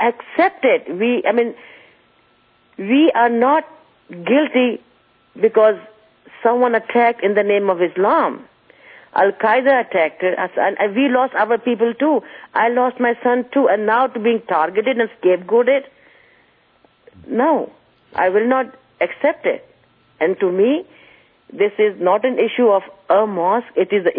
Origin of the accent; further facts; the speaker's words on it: United States; To me, it's asking give up my rights as an American, and I don't think I am willing to do that.